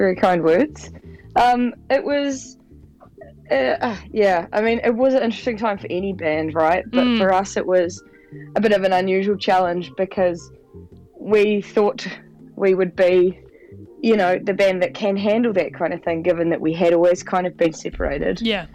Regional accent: Christchurch, Canterbury, New Zealand; I am in Christchurch, so I'm back in my hometown.

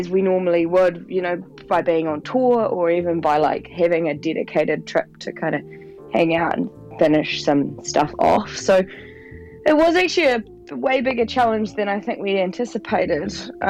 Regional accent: Christchurch, Canterbury, New Zealand; I am in Christchurch, so I'm back in my hometown.

